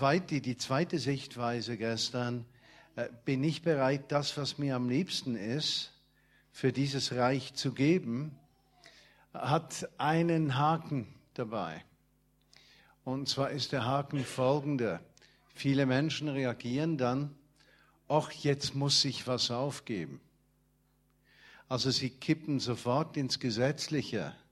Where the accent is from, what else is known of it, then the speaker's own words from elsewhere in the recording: Switzerland; Zum Beispiel, ich bin ja Schweizer, nicht?